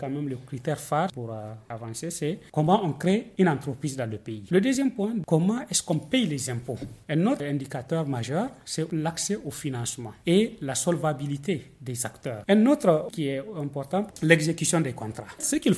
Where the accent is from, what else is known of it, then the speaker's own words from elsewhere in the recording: Niger; nous sommes tous des Nigériens.